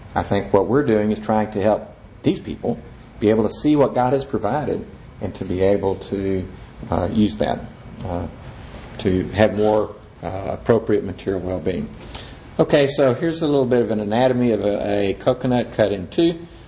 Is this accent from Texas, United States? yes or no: yes; Corpus Christi, Texas, United States; I grew up in Corpus Christi, Texas. I never saw a coconut on a tree.